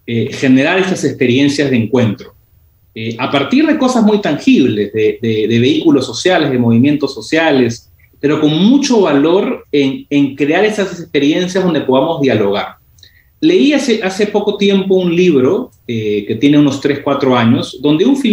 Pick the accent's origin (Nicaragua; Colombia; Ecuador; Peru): Peru; tenemos que entender como peruanos